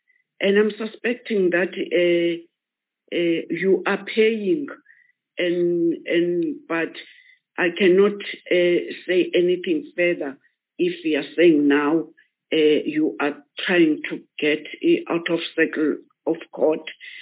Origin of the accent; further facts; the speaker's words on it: Eastern Cape, South Africa; but I'm not biased because I'm from Eastern Cape.